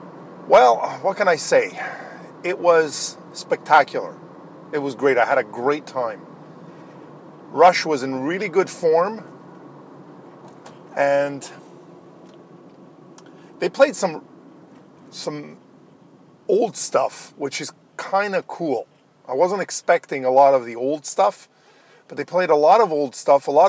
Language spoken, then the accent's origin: English; Laval, Quebec, Canada; I'm basically going through my hometown, my old hometown of Laval West.